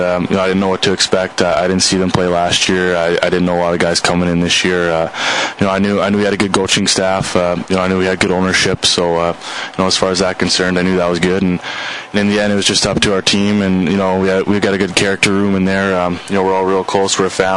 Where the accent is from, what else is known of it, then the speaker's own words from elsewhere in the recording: Canada; because I'm from Canada, and major junior hockey is huge there.